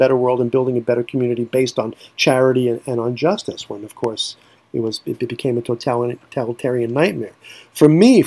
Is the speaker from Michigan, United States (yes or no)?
no; Brooklyn, New York, United States; growing up in Brooklyn, obviously a very Democrat place, liberal place. I mean, I grew up in my neighborhood in Flatbush, it was Jews, Italians, some Latinos, black kids, Jamaicans, you name it.